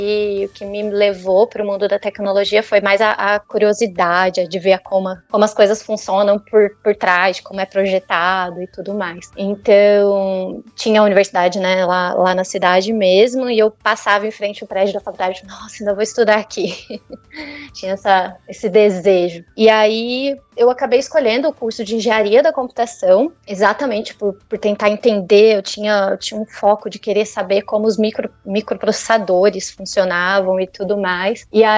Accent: Itajubá, Minas Gerais, Brazil; Bom, eu morei na minha infância, adolescente inteira em Itajubá, que é uma cidadezinha pequenininha, mas ela tem várias faculdades, então tem faculdade de medicina, de engenharia, de enfermagem, ela é bastante universitária, assim.

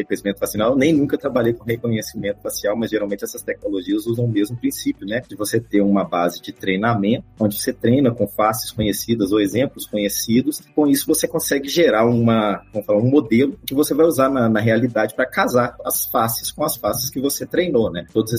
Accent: Belo Horizonte, Minas Gerais, Brazil; eu nasci e fui criado em Belo Horizonte

